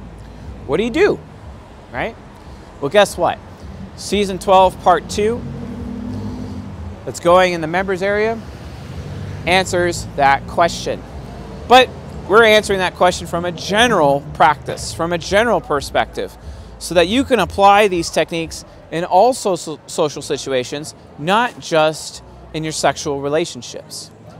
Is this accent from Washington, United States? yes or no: yes; Washington, United States; Yeah, I'm from Washington State, up in the San Juan Islands.